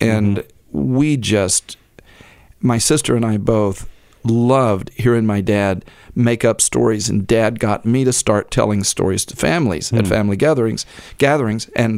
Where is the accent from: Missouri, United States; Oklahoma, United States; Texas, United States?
Texas, United States; Oakville; It's named for all of the beautiful live oaks that grow down there. Oakville is my hometown.